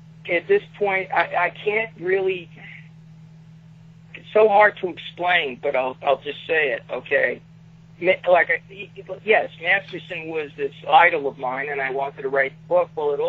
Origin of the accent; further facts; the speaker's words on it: Brooklyn, New York, United States; I'm from Brooklyn.